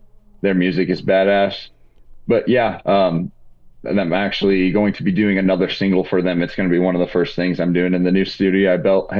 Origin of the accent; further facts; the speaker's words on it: Indiana, United States; I was from Indiana.